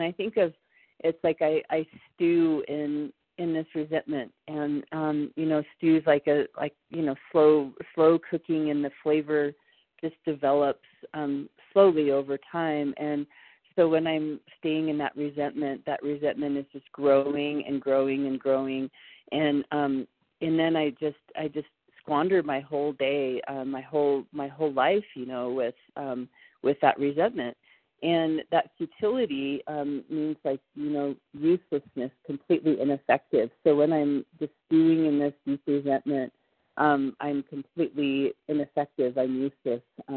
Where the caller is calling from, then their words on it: Colorado, United States; I'm calling from Colorado.